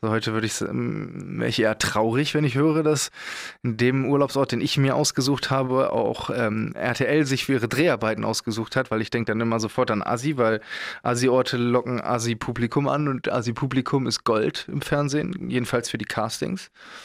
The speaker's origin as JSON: {"language": "German", "town": "Braunschweig", "region": "Lower Saxony", "country": "Germany", "tie": "born or raised there", "said": "Bei uns in Braunschweig, wo ich herkomme"}